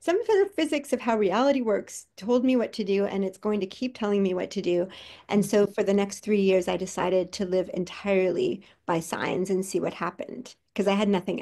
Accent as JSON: {"language": "English", "town": "Toronto", "region": "Ontario", "country": "Canada", "said": "I lived in Toronto at the time. I'm from Canada, 3 million people in this city."}